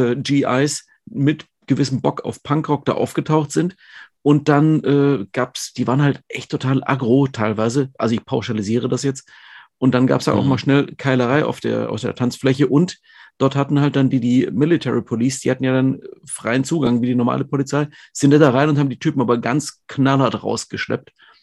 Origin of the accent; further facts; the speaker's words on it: Schwäbisch Gmünd, Baden-Württemberg, Germany; Also ich weiß es zumindest aus Süddeutschland, die Ecke, wo ich herkomme, Schwäbisch Gmünd